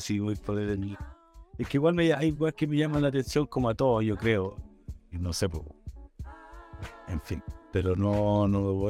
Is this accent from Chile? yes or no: yes; San Joaquín, Santiago Metropolitan Region, Chile; also born or lived in Teno; Yo nací y criado en San Joaquín. No, yo nací en Teno, pero siempre estuve ahí y los cabros de San Joaquín me aguacharon.